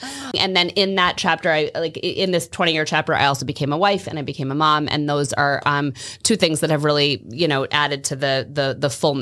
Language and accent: English; Worcester, Massachusetts, United States; also born or lived in Marblehead; But I grew up in Worcester, Massachusetts, where I lived for the first decade of my life. And then we moved to the North Shore. So I went to high school in Marblehead.